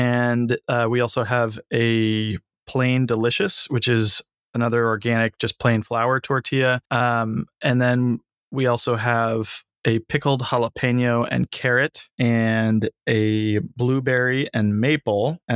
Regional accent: San Francisco, California, United States; because I grew up in San Francisco and I'm a big fan of the Mission style burrito with, you know, the wrap that you can get in a lot of great taquerias in town here.

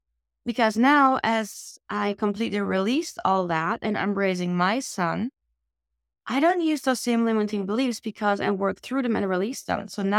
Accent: Germany; me growing up in Germany, post-war

